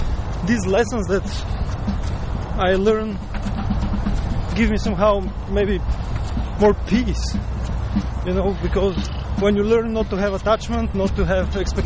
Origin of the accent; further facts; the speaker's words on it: Bulgaria; English is a second language; I'm from Bulgaria.